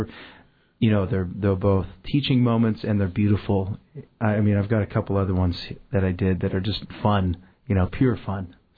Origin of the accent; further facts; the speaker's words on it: Sitka, Alaska, United States; I'm born and raised in Sitka. I'm Tlingit and some other things, like most people are. But I was raised as culturally as I could in Sitka.